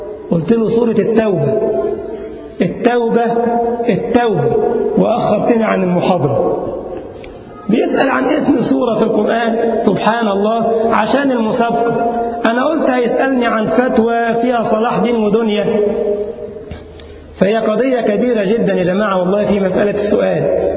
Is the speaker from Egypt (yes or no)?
yes; Egypt; وأذكر يوما في بلدنا مصر، وكنت في طريقي في شهر الصيام لأداء محاضرة